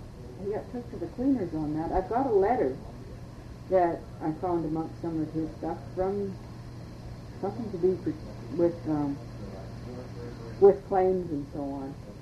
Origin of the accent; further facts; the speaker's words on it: Hazleton, Pennsylvania, United States; born there; was born at the Hazleton Hospital.